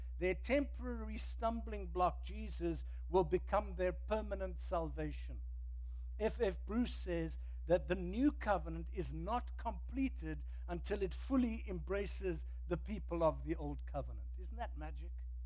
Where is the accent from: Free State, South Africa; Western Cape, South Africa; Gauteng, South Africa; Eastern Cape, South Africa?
Western Cape, South Africa; Cape Town; I grew up in Sea Point. Sea Point was the suburb right on Cape Town Harbor.